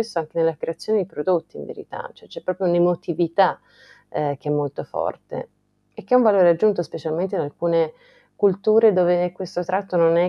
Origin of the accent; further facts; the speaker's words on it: Tuscany, Italy; il rapporto con la mia terra è estremamente forte, lo è anche dal punto di vista musicale, dato che è una terra che ha dato i natali a grandissimi compositori, quali Puccini, Mascagni, Catalani, Boccherini, Luporini.